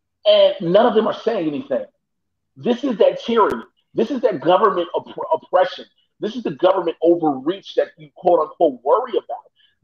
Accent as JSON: {"language": "English", "town": "Chicago", "region": "Illinois", "country": "United States", "said": "You know, and so it really, even just as a Chicagoan period, many of us have gotten upset"}